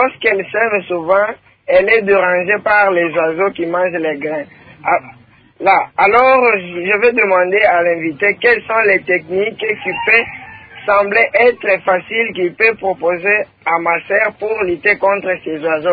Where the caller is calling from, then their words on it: Manono, Tanganyika, DR Congo; il y avait carence de la pluie ici chez nous à Manono.